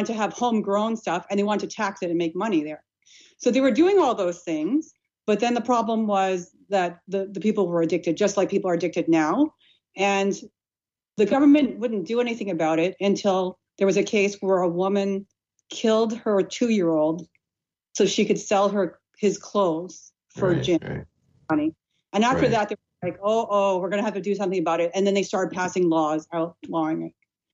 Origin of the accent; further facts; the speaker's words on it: Ottawa, Ontario, Canada; I work in Canada. I'm from Ottawa originally, and still live out and away